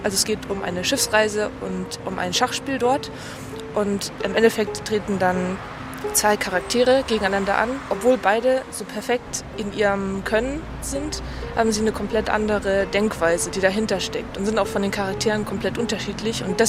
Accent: Munich, Bavaria, Germany; born there; bin 22 Jahre alt, studiere Ernährungswissenschaften und bin gebürtige Münchnerin.

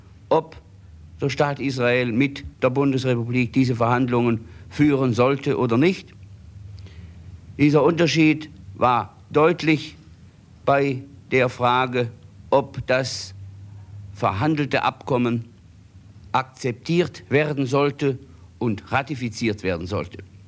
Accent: Stuttgart, Baden-Württemberg, Germany; accent: Swabian; Ich bin in Stuttgart geboren, ging dort zur Schule.

